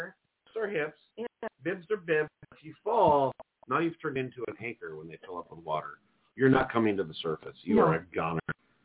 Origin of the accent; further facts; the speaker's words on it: Duluth, Minnesota, United States; I'm a fish guy. I'm from Duluth, too. I fished rivers all the time.